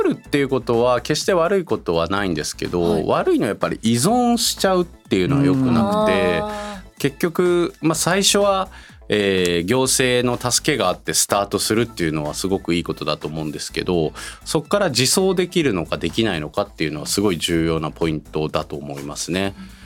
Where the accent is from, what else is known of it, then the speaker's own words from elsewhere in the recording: Nara, Japan; moved away as an adult; also born or lived in Osaka / United States; now in Shintomi, Japan; もともと大阪生まれ奈良育ちで、その後大学からアメリカに行って、アメリカ のシリコンバレーで働いていました。